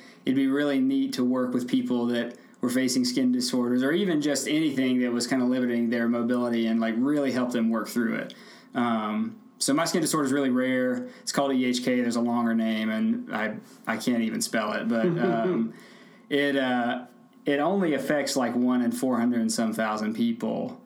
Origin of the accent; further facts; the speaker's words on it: North Carolina, United States; I grew up in Stokes County.